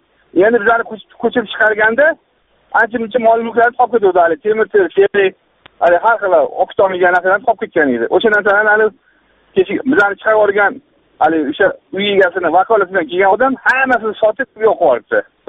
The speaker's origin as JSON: {"language": "Uzbek", "region": "Tashkent", "country": "Uzbekistan", "said": "Toshkentdanman."}